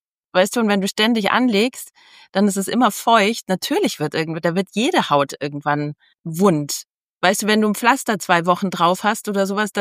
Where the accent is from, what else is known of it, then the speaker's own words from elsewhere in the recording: Munich, Bavaria, Germany; ich komme aus München